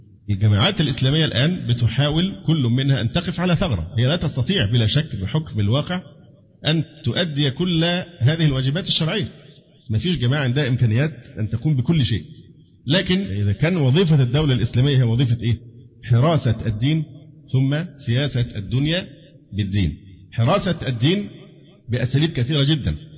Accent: Egypt; اللي ينفع عندنا في مصر اللعب بهذه الورقة

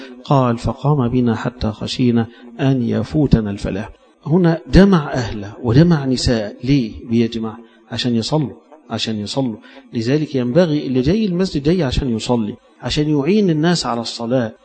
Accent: Egypt; وإحنا عادتنا كمصريين أن اللي نشوف في التلفزيون يبقى هو ده العالم الكبير

